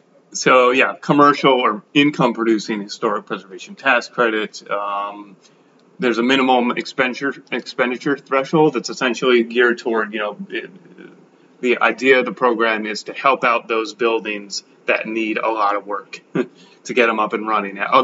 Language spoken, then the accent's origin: English; Rhode Island, United States; I'm from Rhode Island, and I know they dropped their state credit for commercial